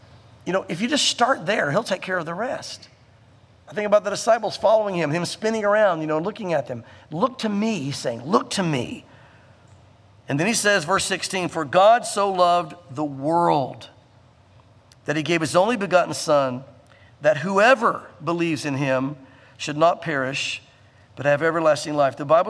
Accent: Southern United States, United States; I remember growing up in the South, and I don't know how it was in other places of the country

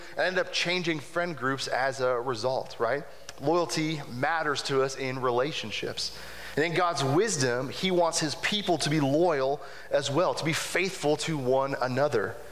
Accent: Kansas City, Missouri, United States; now in Falls City, United States; I'm not from Falls City originally, I'm from Kansas City.

